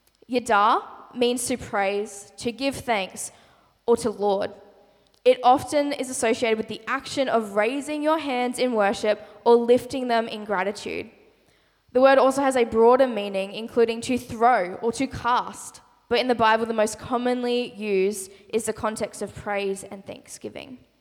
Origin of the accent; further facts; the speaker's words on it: Australia; as cool as our Aussie language is, sometimes our words kind of have lost the meaning in the translation